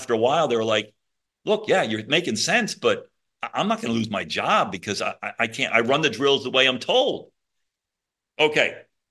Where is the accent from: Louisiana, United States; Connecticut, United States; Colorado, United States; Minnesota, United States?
Connecticut, United States; Monroe; And I am from that area. I grew up in Monroe. Newtown is a town next to us.